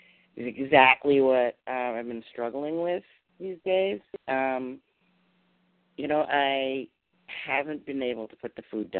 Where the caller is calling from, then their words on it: Massachusetts, United States; I'm calling from Massachusetts.